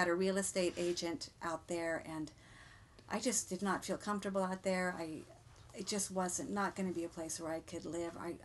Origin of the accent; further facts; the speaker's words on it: Denver, Colorado, United States; also born or lived in Nashville, Tennessee; now in Los Angeles, United States; Well, I've been in Los Angeles since the 80s. I'm originally from Denver.